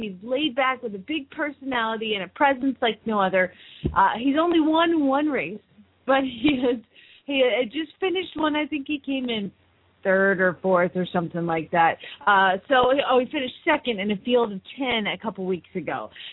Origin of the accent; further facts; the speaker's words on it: Phoenix, Arizona, United States; from Phoenix, Arizona